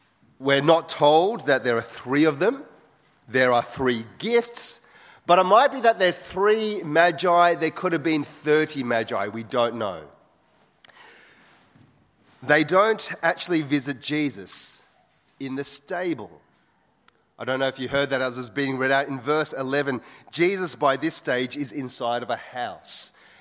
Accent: Wagga Wagga, New South Wales, Australia; I grew up in Wagga Wagga, which is 1 hour away from Gundagai.

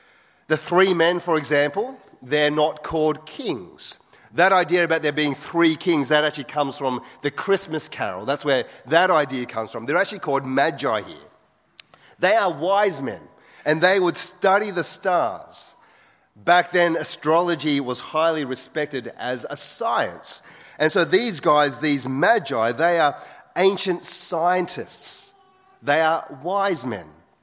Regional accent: Wagga Wagga, New South Wales, Australia; I grew up in Wagga Wagga, which is 1 hour away from Gundagai.

